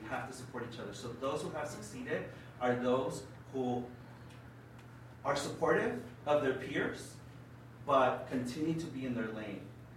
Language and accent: English; Mexico; Even though I'm from Mexico